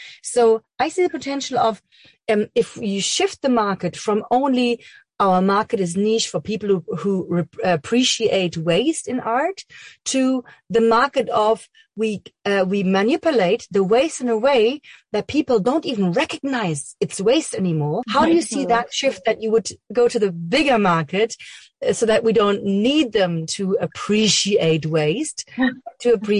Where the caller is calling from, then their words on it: Berlin, Germany; I'm calling from Berlin, Germany.